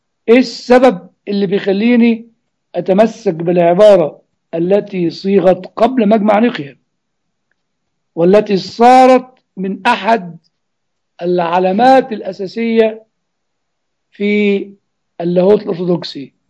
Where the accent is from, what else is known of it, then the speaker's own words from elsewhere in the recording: Egypt; moved away; فأنا أعتبر مصري ولكني مش عايش على أرض مصر.